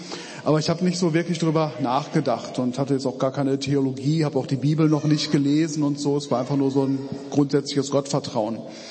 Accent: Remscheid, North Rhine-Westphalia, Germany; ich komme aus Remscheid. Das kennt kaum einer. Es liegt an der A1 in der Nähe von Köln und meistens kennt man Köln und Wuppertal, aber eben nicht Remscheid.

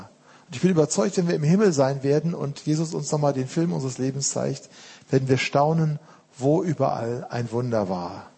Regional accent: Germany; Wir als Deutsche wollen uns ja immer bei Beerdigungen total zusammenreißen, ja?

